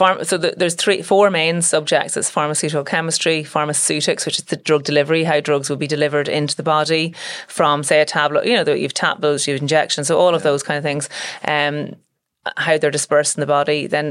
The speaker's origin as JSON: {"language": "English", "town": "Dublin", "region": "Leinster", "country": "Ireland", "tie": "born or raised there", "said": "I was born and bred in Dublin. My parents are from the north. So my dad is from Belfast and my mum was from Larne. And they moved down here when they got married around 1978. And then I was born in 1980."}